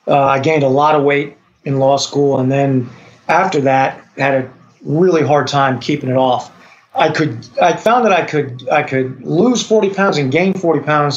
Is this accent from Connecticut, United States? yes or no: yes; Connecticut, United States; moved away as an adult; I grew up in Connecticut, but the Army sent me south after I graduated college. And I've never really been back.